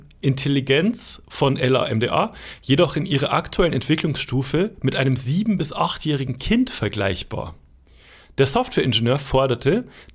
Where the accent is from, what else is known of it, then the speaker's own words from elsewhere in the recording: Bavaria, Germany; moved away; aus meiner alten Heimat, in der Mittelbayerischen Zeitung